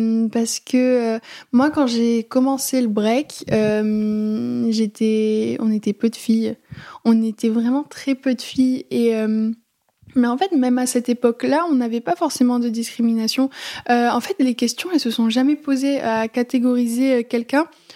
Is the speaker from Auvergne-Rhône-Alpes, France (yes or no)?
no; Aix-en-Provence, Provence-Alpes-Côte d'Azur, France; now in Paris, France; j'ai 20 ans, je suis à Paris, moi je suis originaire d'Aix-en-Provence